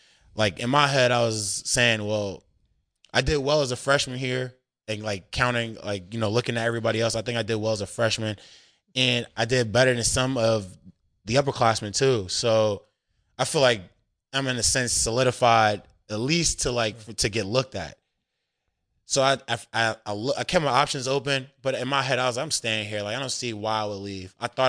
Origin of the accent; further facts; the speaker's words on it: Newark, New Jersey, United States; Like, I'm from Newark, New Jersey. I've played in some of the worst areas ever